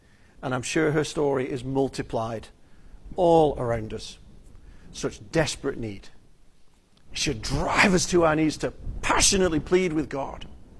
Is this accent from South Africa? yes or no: no; United Kingdom; I don't know if it's being British, but I think this is a part of prayer we really neglect.